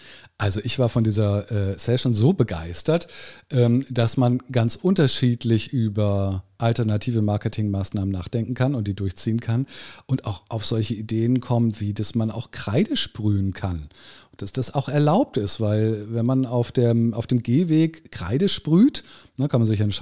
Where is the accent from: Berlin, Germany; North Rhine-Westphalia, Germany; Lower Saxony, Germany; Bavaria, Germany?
Lower Saxony, Germany; Stadthagen; es war tatsächlich in meiner Jugend in Stadthagen, in dem Ort, wo ich aufgewachsen bin